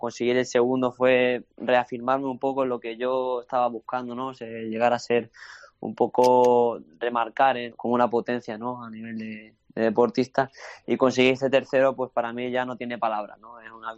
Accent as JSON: {"language": "Spanish", "town": "Gerindote", "region": "Castilla-La Mancha", "country": "Spain", "said": "Tengo la suerte de, como dice el refrán, ¿no?, de ser profeta en mi tierra y bueno, ya no solamente de Gerindote, sino de Toledo y Castilla-La Mancha."}